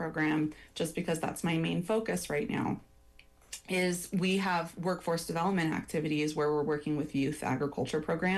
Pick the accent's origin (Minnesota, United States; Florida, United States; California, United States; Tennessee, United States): California, United States; My family's in winemaking. I'm from California originally.